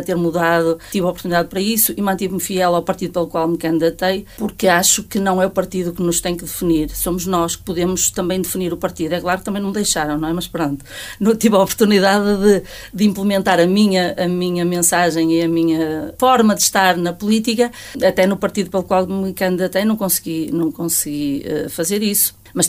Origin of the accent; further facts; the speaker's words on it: Carvalhal, Portugal; és de Carvalhal, de onde és? Eu sou de Carvalhal.